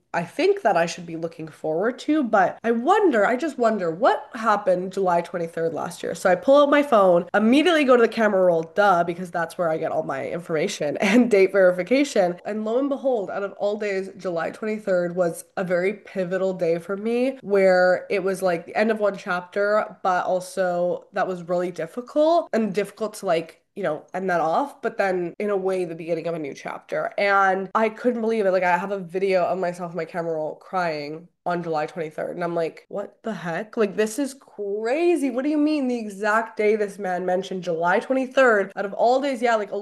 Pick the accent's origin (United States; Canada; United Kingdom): Canada; now in Vienna, Austria; as a Canadian creator, a lot of times Canadian brands can't really do anything with you, like any work with you outside of Canada. And because I'm living abroad in Vienna